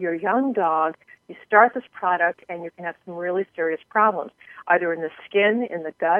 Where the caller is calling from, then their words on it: Ithaca, New York, United States; I live in upstate New York in a town called Ithaca, which is kind of in the middle of nowhere. It's called the Finger Lakes region, and we refer to ourselves as centrally isolated.